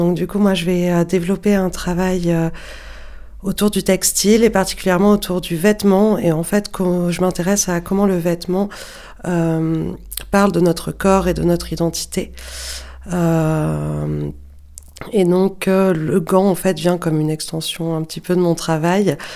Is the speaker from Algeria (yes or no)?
no; Toulouse, Occitanie, France; moi, j'ai à l'origine, je suis toulousaine